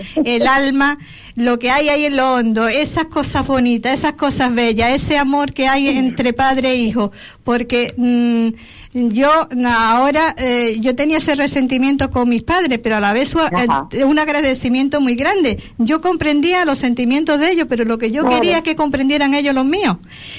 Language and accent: Spanish; Málaga, Andalusia, Spain; now in Canary Islands, Spain; Mi familia, los malagueños, si me están escuchando, me dicen la niña grande. A mí, mi tierra, mi familia no me dicen